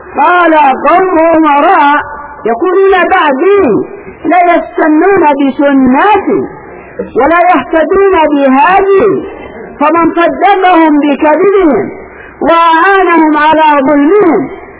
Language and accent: Arabic; Yemen; أصبح الإخوان المسلمون عندنا باليمن